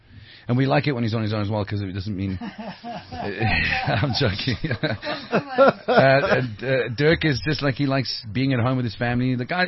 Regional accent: Scotland, United Kingdom; born there; I'm a Scottish guy. I was born in Scotland.

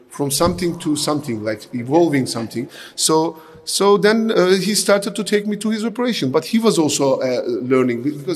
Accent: Istanbul, Turkey; So, I was born and raised in Istanbul

